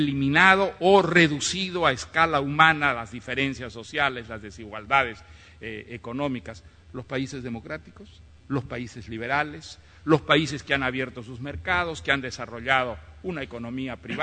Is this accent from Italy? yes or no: no; Peru; Yo como peruano pues soy un experto en dictadores